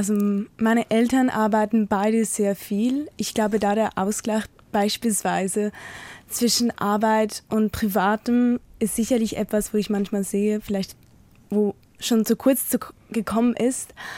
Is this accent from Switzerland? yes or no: yes; Switzerland; ich bin ja heute hier in Berlin, aber ich komme ja eigentlich aus der Schweiz und ich bin jetzt auch für einen Monat hier in Berlin